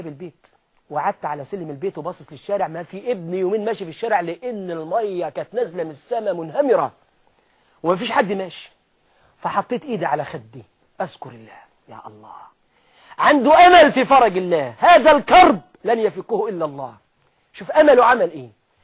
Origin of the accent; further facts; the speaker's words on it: Egypt; ودي مشهورة جدا معروفة عندنا في مصر